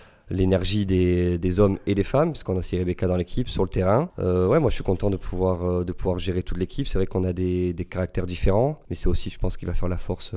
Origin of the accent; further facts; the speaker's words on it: Marseille, Provence-Alpes-Côte d'Azur, France; born there; je vais répondre simplement parce que je suis né à Marseille.